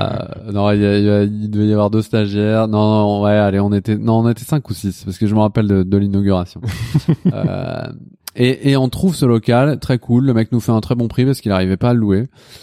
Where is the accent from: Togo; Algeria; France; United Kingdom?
France; Lyon, Auvergne-Rhône-Alpes; Parce que moi, je viens de Lyon.